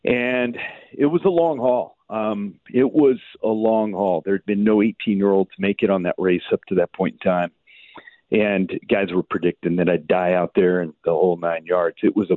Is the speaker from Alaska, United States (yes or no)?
yes; Homer, Alaska, United States; born there; Well, you know, I was born in Homer, Alaska